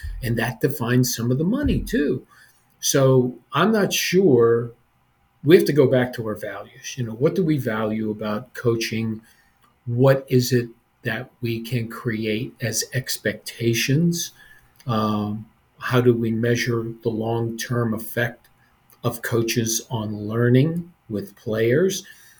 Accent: Ohio, United States; I mean, I grew up in Northeastern Ohio. I didn't have paid youth coaches. It was very ethnic in the community that I grew up in.

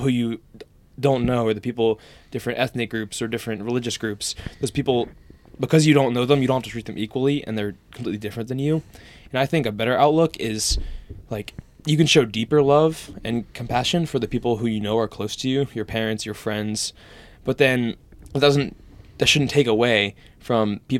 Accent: North Carolina, United States; He's from Oregon. I'm from North Carolina. Like, you can't get much further than that.

